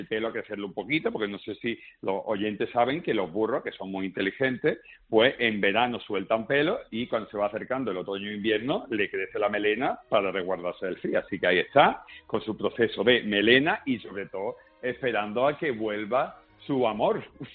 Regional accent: Andalusia, Spain; ahora te voy a contar una cosa que sí que es curiosa y que pasa en mi pueblo. ¿Sabías que es que en Málaga existe una especie de lenguaje parecido al silbo canario?

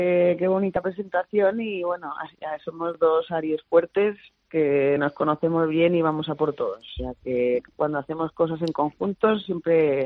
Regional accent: Balearic Islands, Spain; Bueno, pues vamos a llevar el Mediterráneo a vuestras islas, de isla a isla, ya que venimos de Mallorca.

